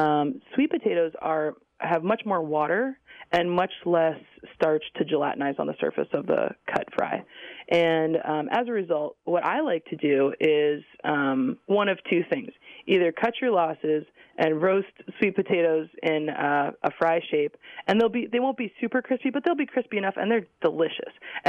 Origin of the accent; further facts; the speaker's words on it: New England, United States; I grew up in New England, and which is not the home of the sweet potato, but it certainly is the home of wonderful seafood